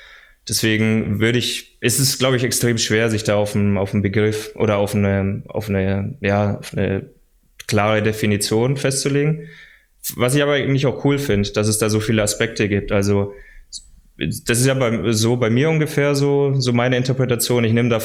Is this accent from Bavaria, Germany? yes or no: yes; Nuremberg, Bavaria, Germany; also born or lived in Fürth; aber ich komme aus Nürnberg. Ich identifiziere mich natürlich auch eher mit Nürnberg.